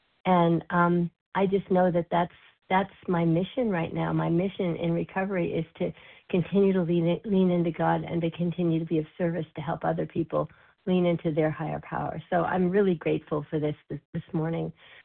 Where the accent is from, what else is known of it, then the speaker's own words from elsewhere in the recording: California, United States; from California, recovered compulsive overeater.